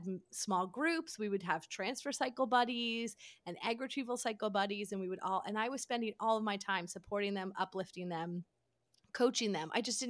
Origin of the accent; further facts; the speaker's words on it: Connecticut, United States; Well, so it's funny because I grew up in Connecticut. And so everybody in my town actually then moves to New York City and works in New York City.